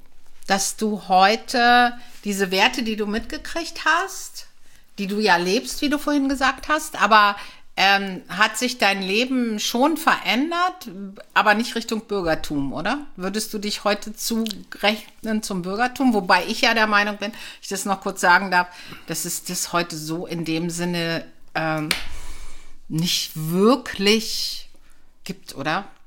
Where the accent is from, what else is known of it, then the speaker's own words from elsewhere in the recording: Berlin, Germany; Also komme ich keineswegs aus dem Bürgertum, wenn ich das jetzt mal so sagen darf. Zumindest als ich aufgewachsen bin. Meine Eltern sind nach Berlin gekommen, 61